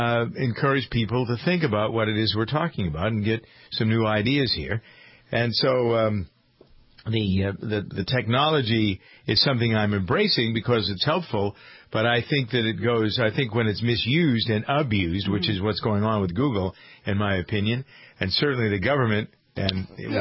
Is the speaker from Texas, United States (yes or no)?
no; Boston, Massachusetts, United States; I'm from Boston.